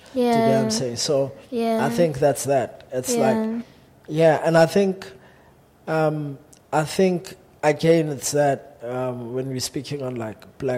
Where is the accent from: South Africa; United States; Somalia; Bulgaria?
South Africa; Or it's me and I'm South African.